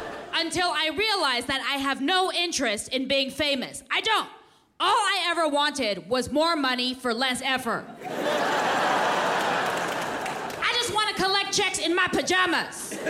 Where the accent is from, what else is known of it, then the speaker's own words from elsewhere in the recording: San Francisco, California, United States; I did 4 shows in my hometown, San Francisco.